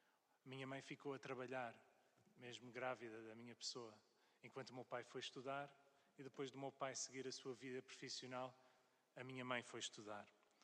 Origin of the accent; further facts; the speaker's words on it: Toronto, Ontario, Canada; canadiano, nascido e criado na cidade de Toronto. E a circunstância da minha presença no Canadá resultou da deslocação dos meus pais